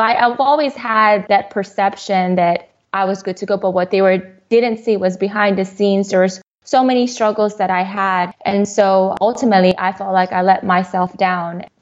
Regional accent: Hawaii, United States; I'm from Hawaii. And my background is I'm a little bit of a mutt, like everybody seems like, and from Hawaii. I'm an Asian Hispanic Pacific Islander, so I do have Filipino blood, Spanish blood, Thai, Chinese

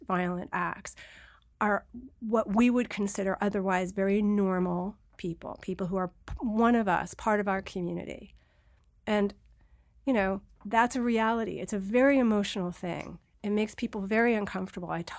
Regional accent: New York City, New York, United States; look, you know, I'm a New Yorker. I lived through 9/11.

